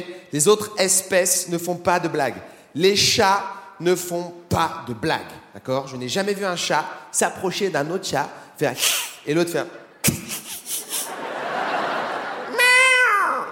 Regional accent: France; je suis français

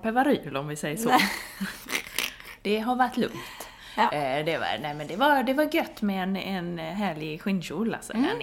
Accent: Skåne, Sweden; Men hemma i Skåne är det väl så här riktigt.

